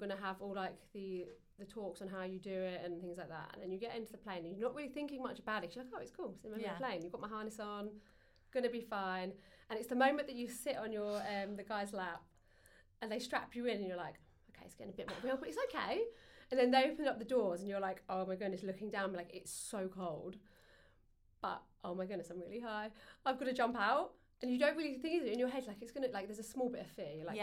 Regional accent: England, United Kingdom; So obviously we fed them because we're English, you know, that's what you do.

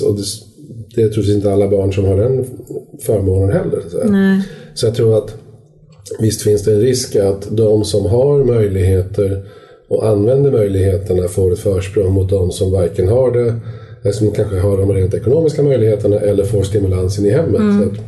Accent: Skåne, Sweden; Alltså jag är uppvuxen i Skåne

